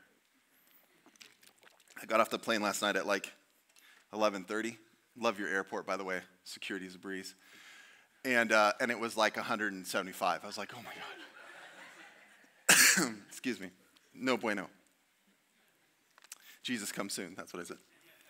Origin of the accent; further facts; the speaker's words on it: Las Vegas, Nevada, United States; I'm not Greek. I was raised in Vegas and did a lot of ministry in the west side of Chicago